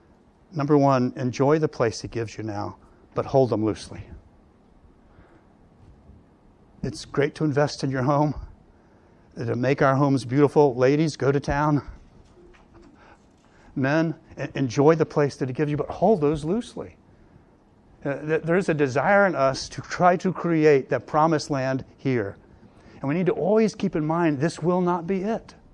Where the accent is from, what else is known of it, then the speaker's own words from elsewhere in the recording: Jacksonville, Florida, United States; securing a burial plot in my hometown in Jacksonville.